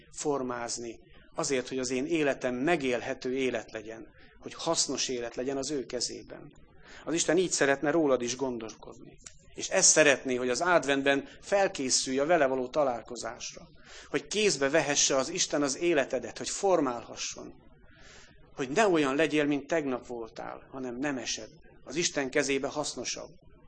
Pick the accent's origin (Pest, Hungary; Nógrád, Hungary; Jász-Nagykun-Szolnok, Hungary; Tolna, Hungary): Jász-Nagykun-Szolnok, Hungary; Karcag; én karcagi gyerek vagyok, Kunságon nőttem föl.